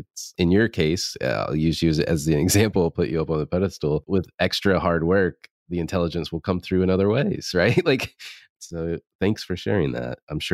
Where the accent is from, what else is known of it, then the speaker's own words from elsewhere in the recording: the South, United States; It's growing up in the South, in NASCAR is a big thing, right?